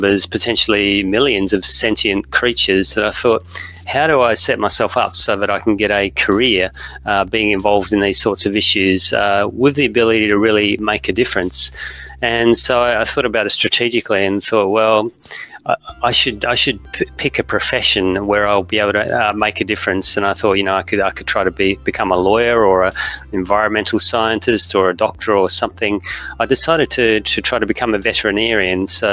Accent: Perth, Western Australia, Australia; now in Winchester, United Kingdom; Although I'm based in Winchester, 1 hour south of London, at a university today, I'm originally from Perth, and of course that's the world capital of the live sheep trade.

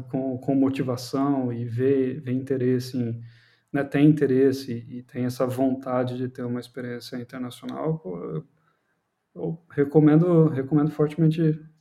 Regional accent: Brazil; E, claro, eu sou brasileiro falando de brasileiros, né?

